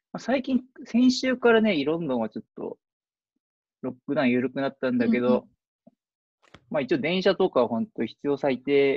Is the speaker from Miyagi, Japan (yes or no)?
yes; Sendai, Miyagi, Japan; 僕、宮城県仙台市出身なんですけど